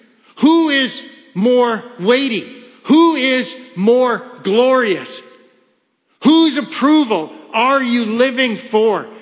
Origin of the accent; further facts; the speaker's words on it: Kitchener, Ontario, Canada; I grew up in Kitchener, Ontario.